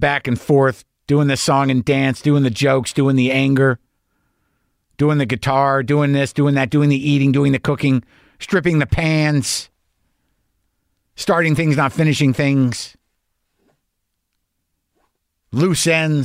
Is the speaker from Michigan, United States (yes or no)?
no; New Mexico, United States; also born or lived in New York, United States